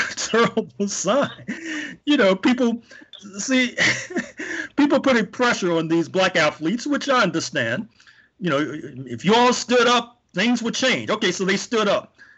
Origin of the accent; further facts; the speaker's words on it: St. Louis, Missouri, United States; they're right across the state from Missouri, where I grew up in St. Louis.